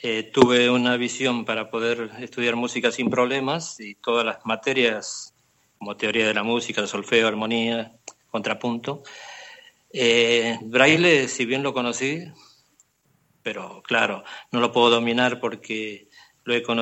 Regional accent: Argentina; moved away as an adult; now in Barcelona, Spain; No, resido en Barcelona hace 22 años, pero procedo de Argentina. Hice toda la carrera musical en Argentina.

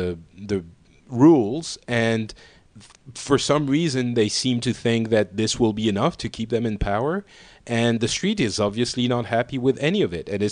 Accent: Paris, Île-de-France, France; And I'm from Paris.

